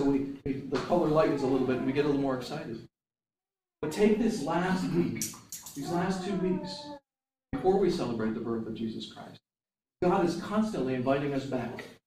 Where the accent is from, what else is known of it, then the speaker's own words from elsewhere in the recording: New England, United States; Okay, I'm from New England. We don't hear lots of amens out there.